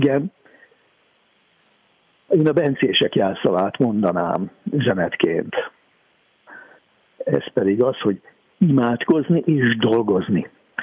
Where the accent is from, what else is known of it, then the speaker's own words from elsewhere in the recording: Hungary; És amikor megtudták, hogy magyarok vagyunk